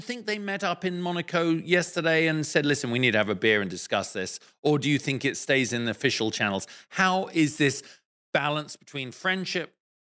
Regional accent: United Kingdom; We're British, you and I, and Silverstone, even as a kid, I remember just the fan fervor for Nigel Mansell or Damon or then DC, Johnny Herbert, whoever it was that was there, Jensen.

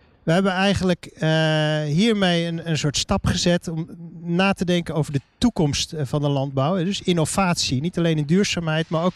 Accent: Netherlands; En ik denk dat we daar als Nederlanders, daar mogen we ook trots op zijn.

